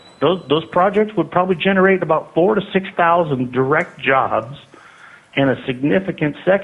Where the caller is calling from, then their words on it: Anchorage, Alaska, United States; As I was saying, I'm calling from Anchorage, but we operate 8 facilities throughout Alaska.